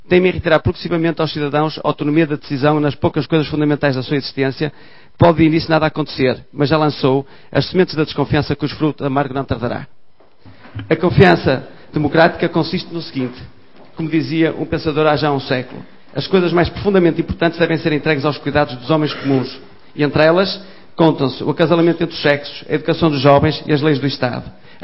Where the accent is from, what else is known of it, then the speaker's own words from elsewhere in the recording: Norte, Portugal; Venho do Minho, talvez como se note.